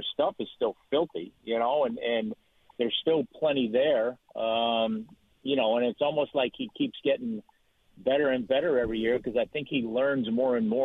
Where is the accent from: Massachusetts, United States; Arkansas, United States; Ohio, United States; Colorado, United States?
Massachusetts, United States; Boston; now in Atlanta, United States; I mean, look, I grew up in Boston, obviously, and you know, any time I go back to my parents' house, obviously I'm going home.